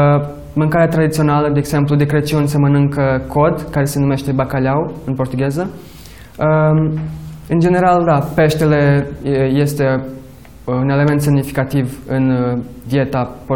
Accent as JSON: {"language": "Romanian", "country": "Romania", "tie": "born or raised there", "second_language": "Romanian", "said": "În rest, sincer, mă simt acasă în România pentru că aici am crescut. Nu sunt român, nu am cetățenie, dar sunt român cu sufletul."}